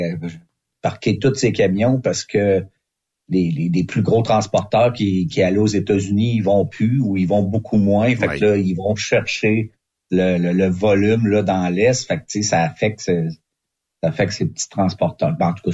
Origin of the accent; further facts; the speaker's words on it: Montmagny, Quebec, Canada; now in Montreal region, Canada; Non, moi je suis Canadien. J'étais, étant originaire de la région de Montmagny